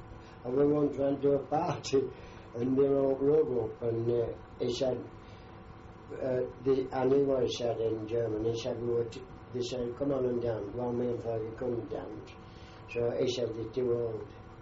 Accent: East Midlands, United Kingdom; I don't know how I got with them, because I was from Derbyshire.

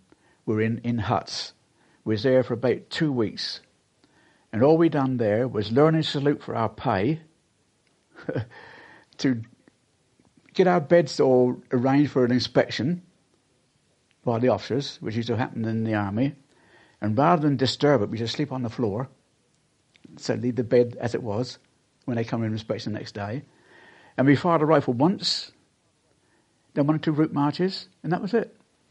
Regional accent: Portsmouth, South East England, United Kingdom; I was born in Portsmouth.

